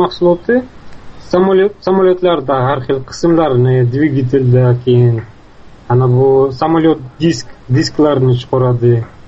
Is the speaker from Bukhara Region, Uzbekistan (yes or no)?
yes; Bukhara, Bukhara Region, Uzbekistan; Buxorodan.